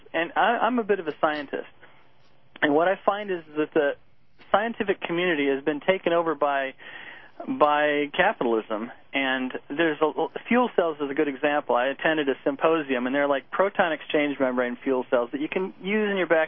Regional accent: Michigan, United States; I grew up in Michigan, and I've visited there recently, and it's like a status symbol.

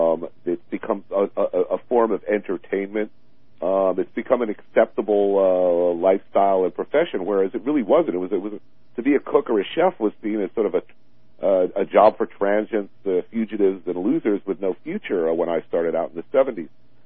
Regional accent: New York, United States; I mean, I'm a New Yorker. I look at the Statue of Liberty all the time.

